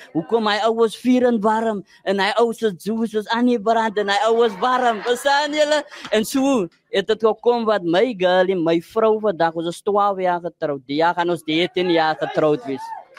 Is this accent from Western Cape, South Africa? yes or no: yes; Cape Town, Western Cape, South Africa; born there; ek is gebore in die Kaap. En ek weet nie, ek was, om eerlijk te wees, ek was nog nooit in Joburg.